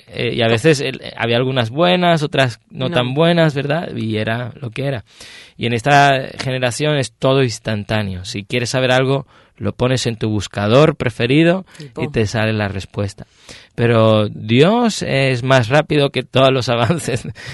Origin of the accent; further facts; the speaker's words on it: Spain; no muy lejos de donde soy yo en España, en Sierra Morena, que es una división entre Andalucía y el resto de España.